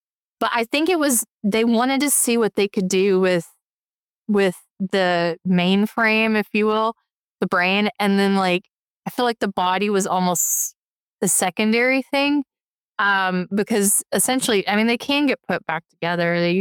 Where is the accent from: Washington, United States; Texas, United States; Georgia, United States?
Georgia, United States; I got a PhD in how to talk. I'm from Georgia.